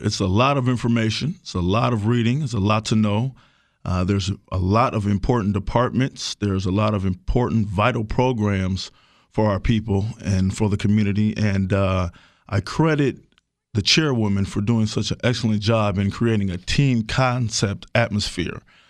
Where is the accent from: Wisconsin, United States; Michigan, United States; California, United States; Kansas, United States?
Wisconsin, United States; Milwaukee; Like I said, I grew up in Sherman Park and Washington Park, and I wanted to make sure we maintain our park system.